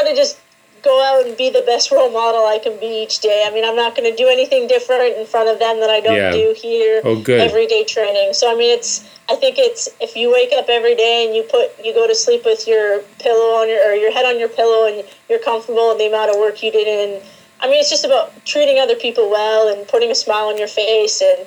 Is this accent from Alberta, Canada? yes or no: no; Guelph, Ontario, Canada; Especially for me, being from Ontario, growing up in Guelph, it's just a short drive away from most of my aunts and uncles